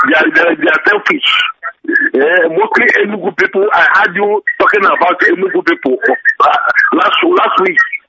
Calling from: Italy; I'm calling from Italy.

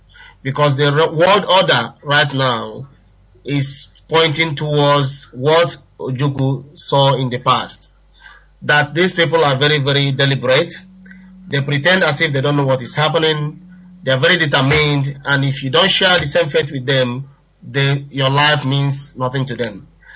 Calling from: Nottingham, East Midlands, United Kingdom; I'm calling from Nottingham.

